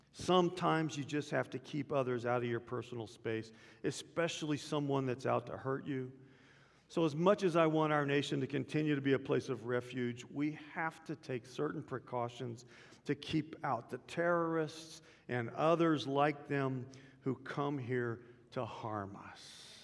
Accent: Dallas, Texas, United States; I was a kid. I was growing up in Dallas, Texas. I got to go to Six Flags over Texas.

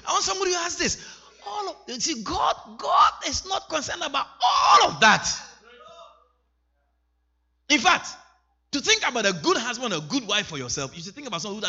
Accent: Ashanti, Ghana; And I am from the Ashanti tribe. We are very masculine in our culture.

